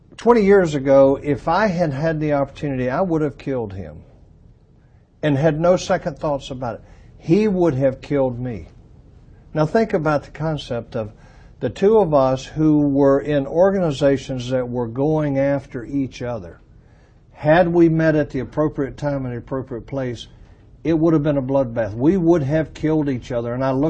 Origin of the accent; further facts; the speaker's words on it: North Carolina, United States; Well, he is a he's a young man from the South, which I grew up in North Carolina.